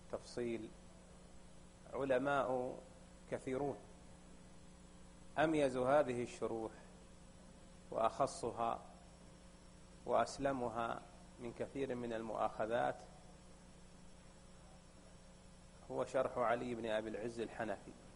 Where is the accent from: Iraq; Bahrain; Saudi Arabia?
Saudi Arabia; فإن أهل العلم في بلدنا المملكة العربية السعودية